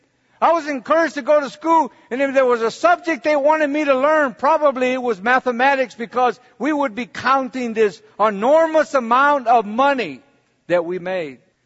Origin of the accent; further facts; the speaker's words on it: San Antonio, Texas, United States; I grew up in San Antonio, Texas as a little boy, 6 years old. Being raised around the Mexican Mafia, before the Mexican Mafia was even organized.